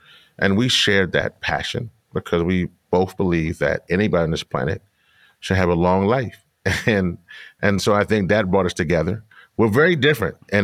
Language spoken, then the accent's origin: English; Louisiana, United States